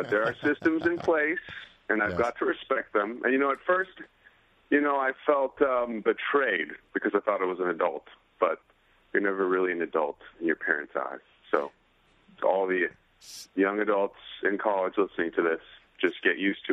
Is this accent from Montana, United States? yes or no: no; Boston, Massachusetts, United States; now in New York, United States; I'm a 33-year-old professional. I live in Park Slope. I'm from Boston, Massachusetts.